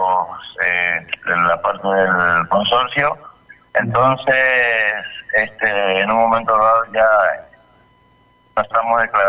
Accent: Paraguay; now in Argentina; nosotros como paraguayos no estamos cobrando

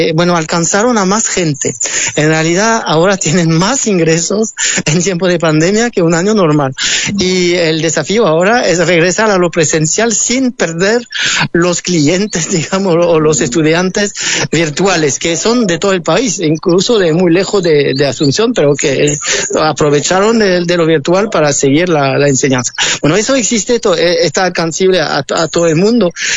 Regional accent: West, France; Spanish is a second language; Bueno, del oeste, donde siempre llueve y hace frío.

